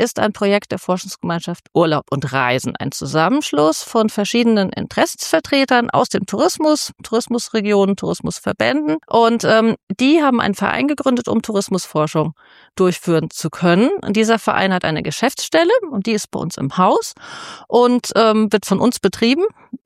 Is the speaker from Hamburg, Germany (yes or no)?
no; Hesse, Germany; born there; ich bin selbst keine waschechte Schleswig-Holsteinerin. Ich wurde in Hessen geboren und bin seit über 22 Jahren jetzt inzwischen hier in Schleswig-Holstein.